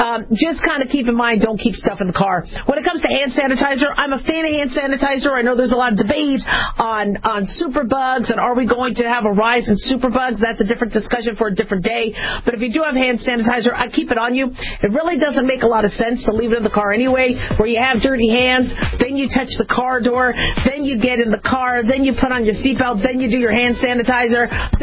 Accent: Phoenix, Arizona, United States; also born or lived in Las Vegas; I grew up in Phoenix, Arizona, as well as Vegas, and I don't leave lipstick in the car.

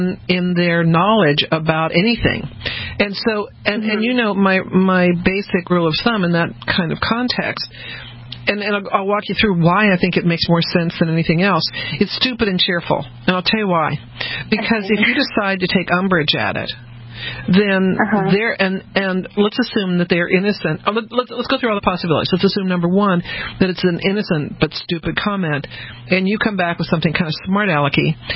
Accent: Denver, Colorado, United States; also born or lived in New Orleans / Texas; I was born in New Orleans, grew up in Denver, went to school in Texas. So when I moved to the East Coast, people said things like, do you have a horse?

